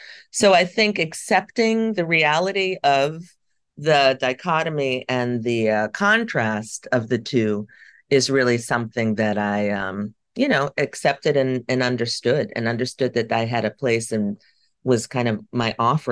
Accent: New York City, New York, United States; I grew up in New York and I grew up in Greenwich Village.

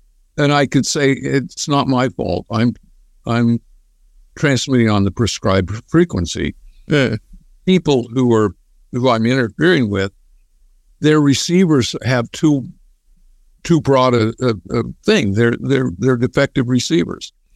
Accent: Utah, United States; from Utah.

